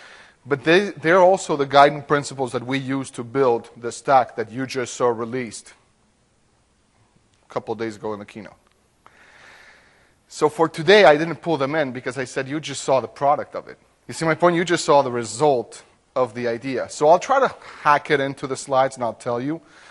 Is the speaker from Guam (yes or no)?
no; Mexico; English is a second language; I'm from Mexico, so let me translate that into Spanish.